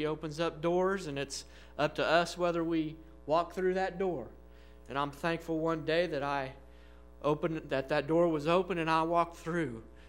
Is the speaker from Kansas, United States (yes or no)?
yes; Wichita, Kansas, United States; I'm from Wichita, Kansas.